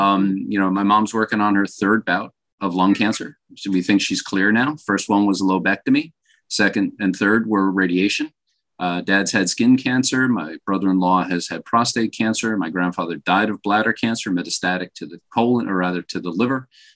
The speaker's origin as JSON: {"language": "English", "country": "Ireland", "said": "I'll give you the shorthand version as much as an Irishman can."}